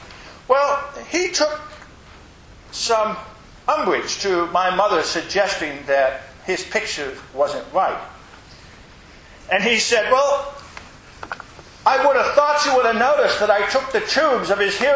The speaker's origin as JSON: {"language": "English", "town": "Richmond", "region": "Indiana", "country": "United States", "tie": "born or raised there", "said": "when I was growing up in Richmond, Indiana, a town of about 42,000 people"}